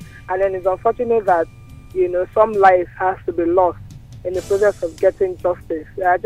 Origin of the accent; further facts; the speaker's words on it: Nigeria; It captured every, you know, thing that we are going through as Nigerian politically.